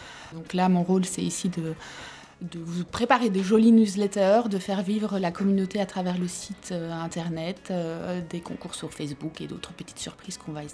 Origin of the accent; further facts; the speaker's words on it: Belgium; now in France; moi, je suis belge, épouse d'un Français. Et donc rentrer en France, pour moi, est également une nouvelle expérience